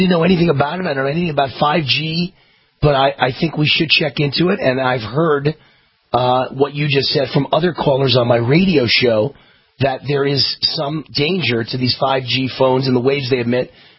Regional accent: New York, United States; now in Dallas, United States; I'm proud of my Dallas Cowboys, even though I'm a New Yorker born and bred.

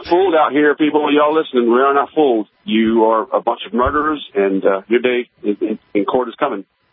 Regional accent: Arkansas, United States; Yeah, I grew up here in Arkansas.

